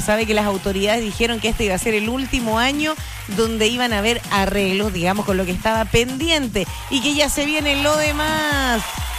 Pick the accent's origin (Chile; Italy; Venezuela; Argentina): Chile; Ah, somos chilenos.